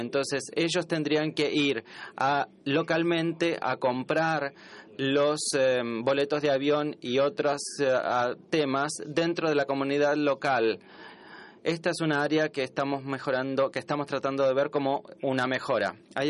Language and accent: Spanish; Trinidad & Tobago; Yo soy de Trinidad y Tobago